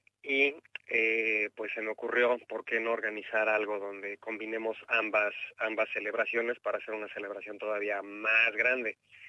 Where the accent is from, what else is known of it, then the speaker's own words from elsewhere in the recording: Mexico; now in Melbourne, Australia; yo siendo mexicano, ya llevo algunos años organizando una fiesta de 5 de mayo acá en Melbourne